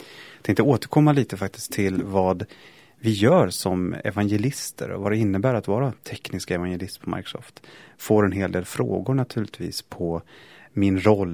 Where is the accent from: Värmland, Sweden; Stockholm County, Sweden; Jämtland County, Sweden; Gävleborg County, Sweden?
Stockholm County, Sweden; Stockholm; also born or lived in Leksand; now in Vallentuna, Sweden; Men jag är också född i Stockholm. 1973 så föddes jag på Södermalm och växte sedan upp bland på Söders höjder egentligen. Ända fram till, jag var 14 egentligen, slutade 8. Och flyttade upp till Leksand